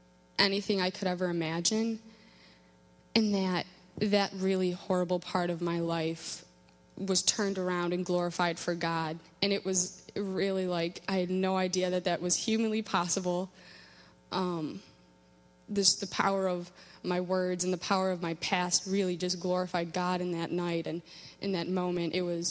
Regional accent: United States; my story, here I am from America, my story is the same story as people across the ocean.

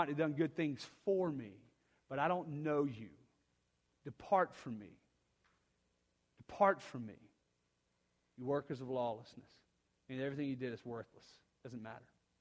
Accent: Tuscaloosa, Alabama, United States; Growing up in Tuscaloosa, you're one of the most obnoxious Alabama fans that you can be

